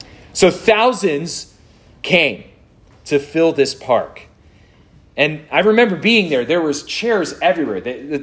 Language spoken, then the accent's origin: English; New Jersey, United States; So I'm from New Jersey, pretty close proximity.